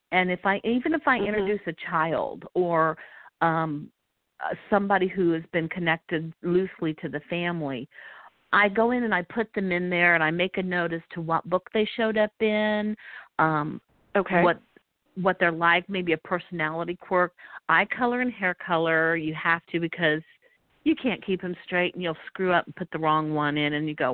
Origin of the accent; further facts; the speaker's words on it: Westerville, Ohio, United States; he also has a condo in Westerville, which is north of Columbus, which is my hometown, which is why I set the books there.